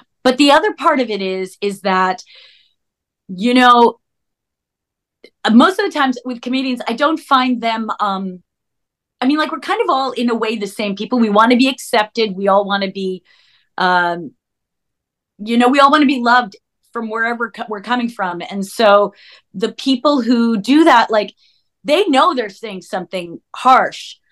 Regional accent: Plainview, New York, United States; I'm from Long Island originally. I'm from Plainview, Long Island, which is a couple of towns away from Amityville.

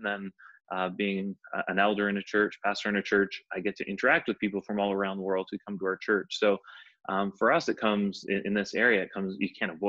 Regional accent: Canada; So I can say even as a Canadian, I spend a lot of time south of the border in America.

